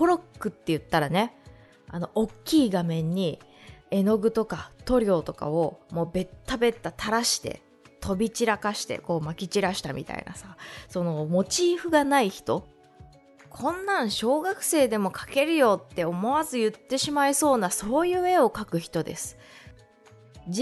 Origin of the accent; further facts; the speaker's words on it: Shizuoka, Japan; 私の地元の静岡県にある、美術館なんですけど